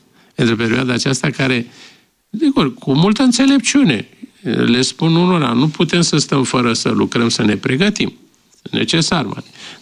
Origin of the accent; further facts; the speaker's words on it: Bucharest, Romania; Însă și eu am crescut în București, în Colentina, la casă.